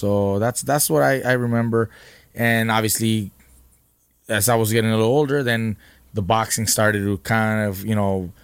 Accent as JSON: {"language": "English", "town": "Oxnard", "region": "California", "country": "United States", "tie": "born or raised there", "said": "Growing up in Oxnard, my parents were working in strawberry fields."}